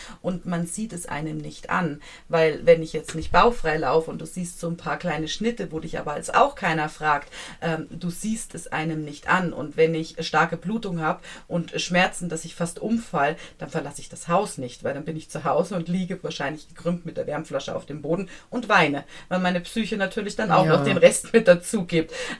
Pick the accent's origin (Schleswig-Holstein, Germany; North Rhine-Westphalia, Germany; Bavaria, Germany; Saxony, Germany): Saxony, Germany; Leipzig; ich bin gebürtige Leipzigerin und war zu Besuch in Leipzig